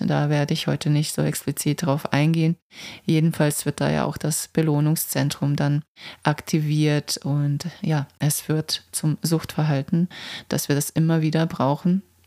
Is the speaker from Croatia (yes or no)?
yes; Croatia; now in Germany; Also ich komme aus Kroatien, da war es gang und gäbe jeden Sonntag Süßes, Zuckerprodukte.